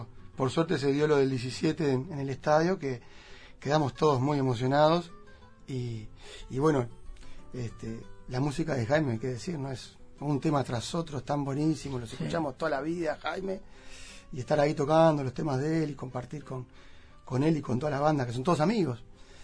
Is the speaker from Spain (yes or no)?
no; Montevideo, Uruguay; born there; yo nací en Montevideo y ya a los 2 meses me fui a vivir una estancia, hasta los 5, que estaban mis padres ahí.